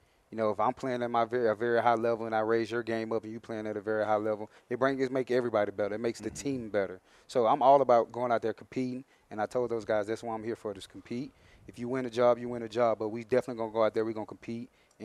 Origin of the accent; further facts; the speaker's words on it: Mobile, Alabama, United States; I never really seen snow before because I'm from Mobile, Alabama originally.